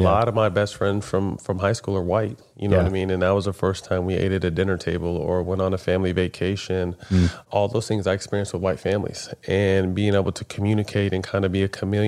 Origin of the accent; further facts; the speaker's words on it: Sacramento, California, United States; I faced a lot of racism growing up in Sacramento.